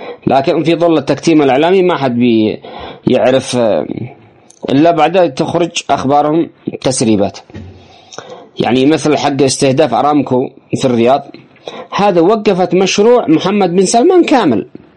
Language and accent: Arabic; Yemen; التوحد كيمنيين جميعا للدفاع عن وطننا وعن لقمة عيشنا